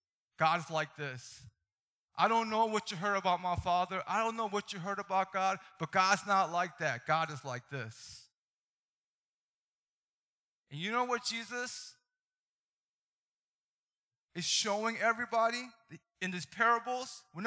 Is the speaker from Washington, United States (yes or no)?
no; Baltimore, Maryland, United States; when I was growing up in Baltimore City, I grew up in the ghetto. You could probably tell, right? I grew up in the ghetto, and I didn't know how to be Korean.